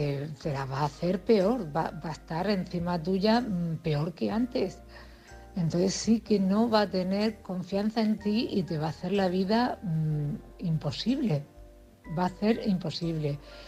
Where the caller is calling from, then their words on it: Cartagena, Region of Murcia, Spain; de Cartagena.